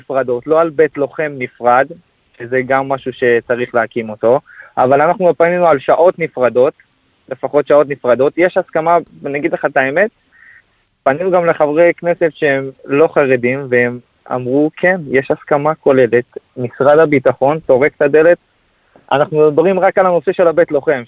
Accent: Holon, Tel Aviv District, Israel; אני מחולון … נשוי, בן 26, ברוך השם, אבא לשתי ילדים קטנים.

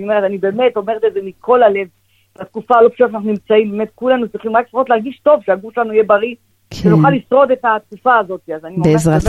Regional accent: Ashkelon, Southern District, Israel; כן, אני גרה פה, אני מהמפונים, מאשקלון

